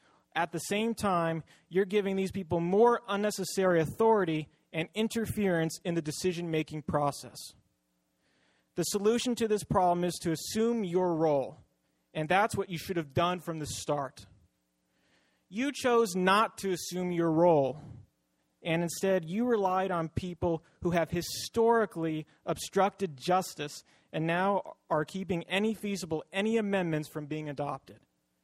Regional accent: Los Osos, California, United States; I'm from Los Osos.

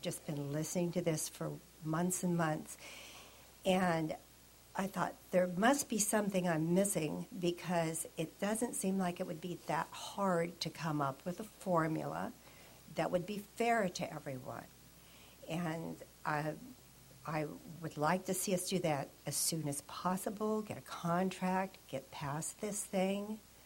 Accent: Arroyo Grande, California, United States; I'm from Arroyo Grande.

